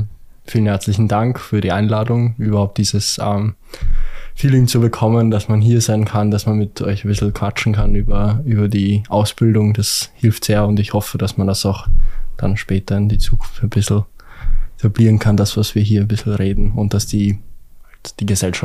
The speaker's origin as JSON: {"language": "German", "region": "Vienna", "country": "Austria", "said": "ich komme ja auch aus Wien."}